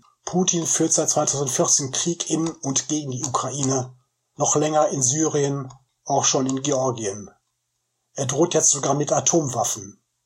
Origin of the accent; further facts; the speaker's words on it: Rhineland, Germany; als Rheinländer